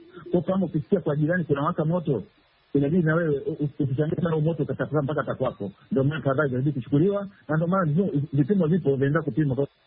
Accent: Tanzania; mimi naongea kama Mtanzania

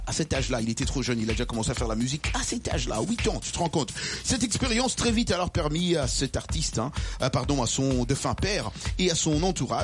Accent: DR Congo; moi, je suis congolais d'origine.

